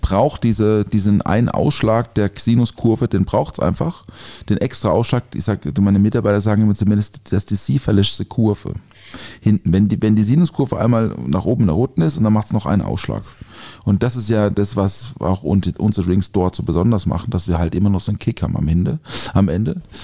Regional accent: Bötzingen, Baden-Württemberg, Germany; aus Bötzingen, liebe Grüße in meiner Heimat.

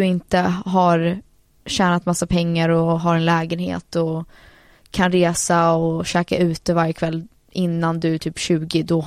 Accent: United States; För jag tror när jag växte upp och jättemycket i USA

